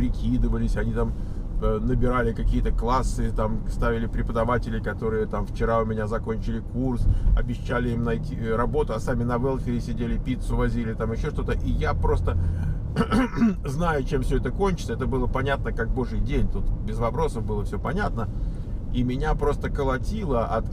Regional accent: Russia; now in United States; Знаете, мы же из России, мы же, у нас же миссия, мы же не просто так живем.

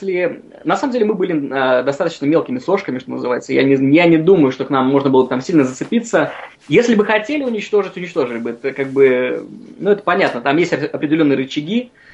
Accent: Belarus; moved away as an adult; потому что я сам из Беларуси. Мы из Беларуси прилетели сюда. В Беларуси я никогда не был строителем.

